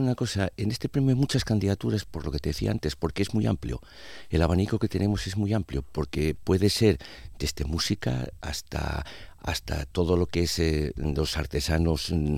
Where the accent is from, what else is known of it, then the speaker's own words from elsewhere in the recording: La Felguera, Asturias, Spain; soy de la Felguera.